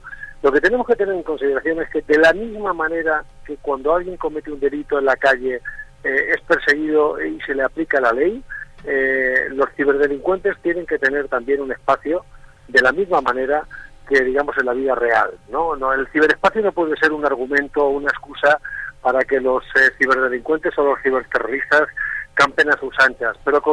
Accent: Costa Rica; Yo, por ejemplo, en Costa Rica, de donde vengo

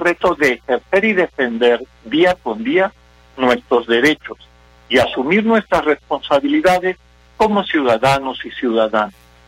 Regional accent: Mexico; un sentimiento de nación que ahora nos nutre como mexicanas y mexicanos.

